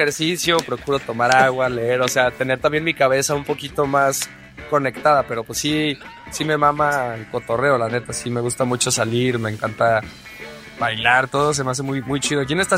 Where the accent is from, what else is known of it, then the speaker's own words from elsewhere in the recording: Guadalajara, Jalisco, Mexico; es más bien porque yo soy de Guadalajara. Si hubiera sido yo de Torreón o de cualquier otro lugar, estoy seguro que me hubiera querido ir